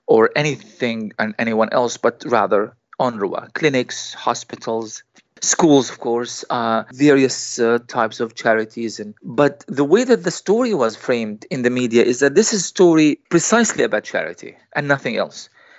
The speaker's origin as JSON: {"language": "English", "town": "Nuseirat", "region": "Gaza Strip", "country": "Palestine", "tie": "born or raised there", "moved": "as an adult", "said": "from a family of refugees that come from southern Palestine. And I was born and raised in the Nusayrat refugee camp."}